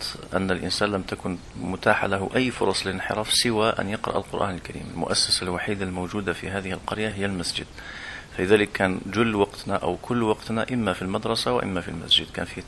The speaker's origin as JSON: {"language": "Arabic", "town": "Ouled Brahim", "region": "Médéa Province", "country": "Algeria", "tie": "born or raised there", "also_born_or_lived": "Barika", "said": "من مواليد 1972 بمدينة بريكة. انتقلنا بعد ذلك إلى ولاية المدية حيث الأهل والعائلة جميعا."}